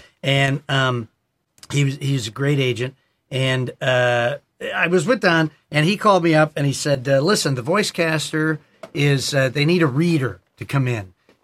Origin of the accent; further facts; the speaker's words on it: Chicago, Illinois, United States; moved away as an adult; now in Los Angeles, United States; I came to LA about 30 years ago from Chicago. I'm originally from Chicago, and I was acting.